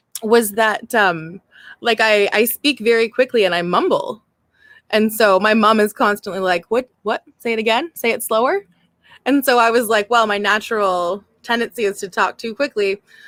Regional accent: Canada; because I'm Canadian.

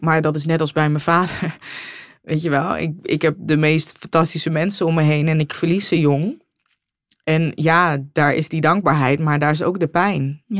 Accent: Deventer, Overijssel, Netherlands; ik kom oorspronkelijk uit Deventer en Finne ook.

